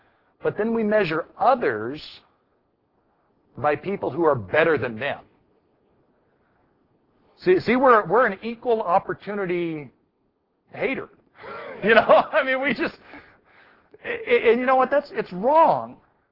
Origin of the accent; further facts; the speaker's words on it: Yuma, Arizona, United States; I grew up in Southern Arizona. I grew up in Yuma.